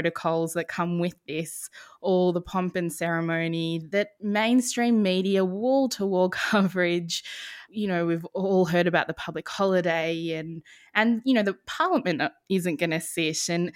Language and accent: English; India; As an Indian